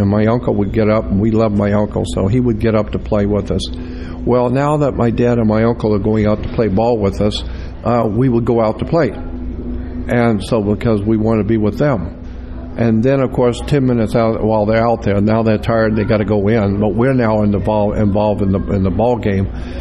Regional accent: Florida, United States; and I'm from Florida originally

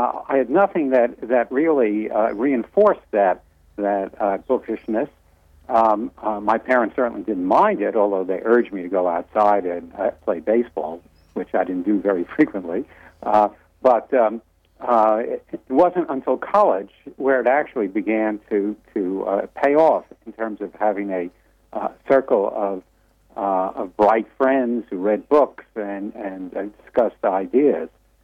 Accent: Brooklyn, New York, United States; And I was raised in Brooklyn.

